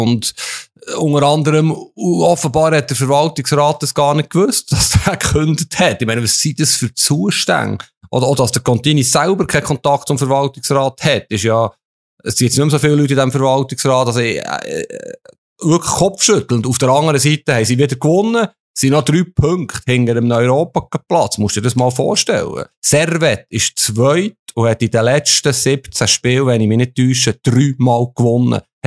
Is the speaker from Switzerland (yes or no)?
yes; Bern, Switzerland; Ich bin Berner